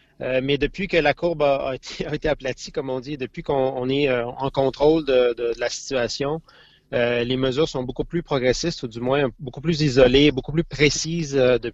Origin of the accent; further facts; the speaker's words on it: Montreal, Quebec, Canada; moved away as an adult; now in Billund, Denmark; Oui, je suis de Montréal.